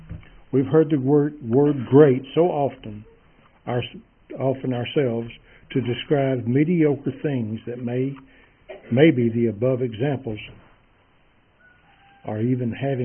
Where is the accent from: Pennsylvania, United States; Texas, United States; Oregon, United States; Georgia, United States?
Texas, United States; As a Texan, I'd like to just deviate for a moment to something that's a puzzlement, as they say. White horses. I was raised on a ranch, and I became very close to horses.